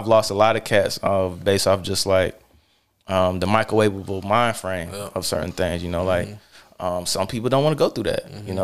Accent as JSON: {"language": "English", "region": "the South", "country": "United States", "said": "you know, I'm from the South. I feel like you should have at least 4 guns."}